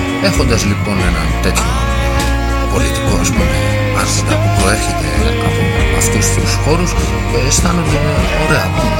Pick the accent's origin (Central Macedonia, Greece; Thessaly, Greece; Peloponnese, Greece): Thessaly, Greece; Volos; και επειδή είναι και κάτι που με επηρεάζει και λίγο παραπάνω σαν βολιώτης